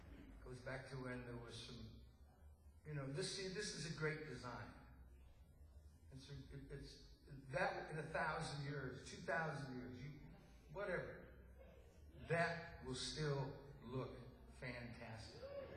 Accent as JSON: {"language": "English", "town": "Worcester", "region": "West Midlands", "country": "United Kingdom", "said": "I'm from Worcester, England, okay? The Midlands."}